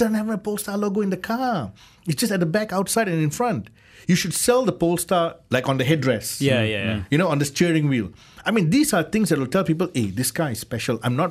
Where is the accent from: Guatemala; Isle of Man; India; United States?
India; You know, I'm Indian, I like yellow.